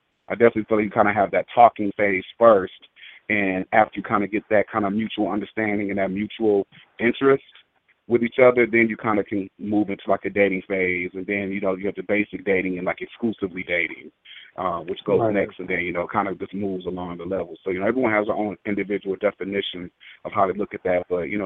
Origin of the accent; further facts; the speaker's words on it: Michigan, United States; I'm not from Pittsburgh, I'm from Michigan